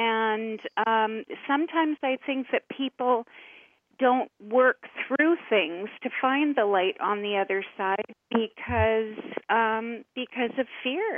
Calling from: Richmond, British Columbia, Canada; I'm calling from Richmond

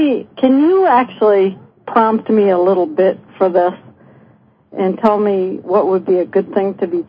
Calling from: Wisconsin, United States; I'm calling from Wisconsin.

